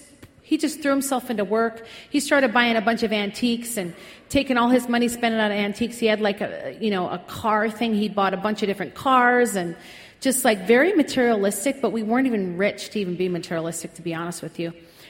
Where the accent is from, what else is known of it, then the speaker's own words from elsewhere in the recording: Minnesota, United States; I'm from Minnesota originally. Any Minnesota people here? Minnesota, yo. Come on, oh, hey, Minnesota, hey, yeah, don't you know. Kind of sound Canadian in a way, but we got our own little accent in Minnesota.